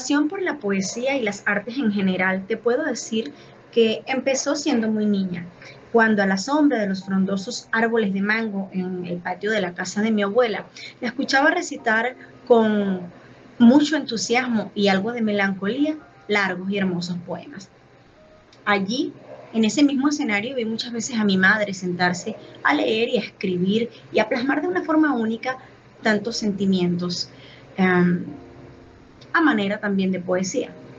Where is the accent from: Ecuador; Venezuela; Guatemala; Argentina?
Venezuela; Calabozo, Guárico; Y empecé a participar en múltiples actividades culturales dentro de mi pueblo Calabozo, a nivel de las distintas comunidades.